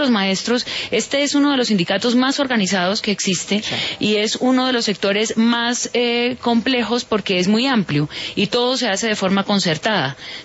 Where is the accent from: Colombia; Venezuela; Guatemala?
Colombia